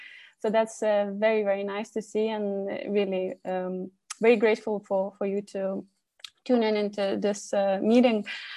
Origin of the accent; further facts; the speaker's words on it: Lithuania; English is a second language; I'm an adult child and I'm from Lithuania.